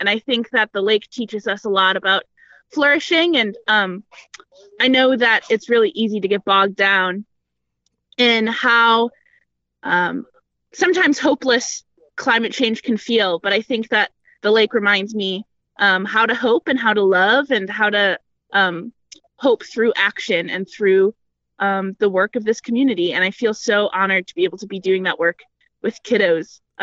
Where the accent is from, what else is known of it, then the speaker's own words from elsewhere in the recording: Shakopee, Minnesota, United States; Yeah, I'm from Shakopee, Minnesota, originally, just a bit south of the cities.